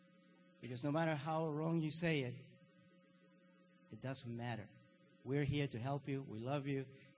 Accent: Chile; now in United States; No, I'm from Chile.

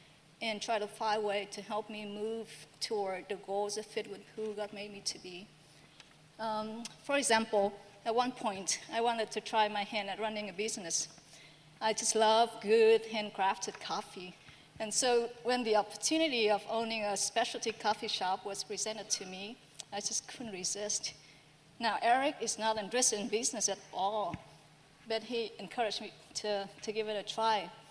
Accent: Vietnam; English is a second language; moved away as an adult; now in United States; I was born and raised in Vietnam. I didn't move to the U.S. until I was an adult.

